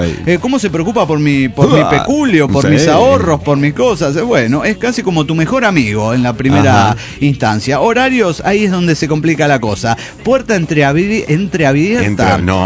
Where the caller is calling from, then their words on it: Argentina; de Argentina.